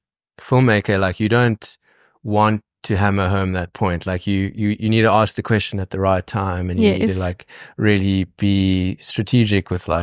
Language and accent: English; South Africa; And I think being a South African is also quite special in many ways in that world